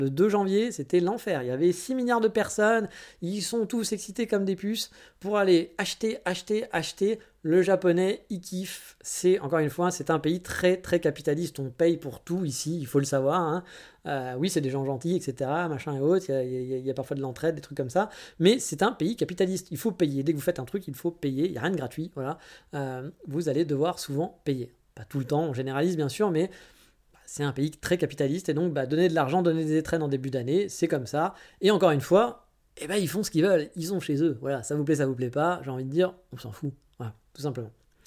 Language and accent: French; France; c'est très différent de chez nous en France.